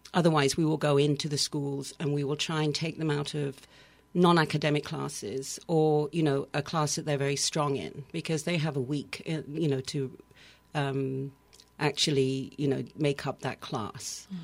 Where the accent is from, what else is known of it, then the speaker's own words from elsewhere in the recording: United Kingdom; accent: British; they mimic my British accent.